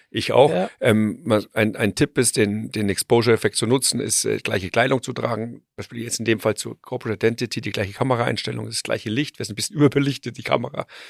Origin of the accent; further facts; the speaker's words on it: Bavaria, Germany; ich bin ja Bayer.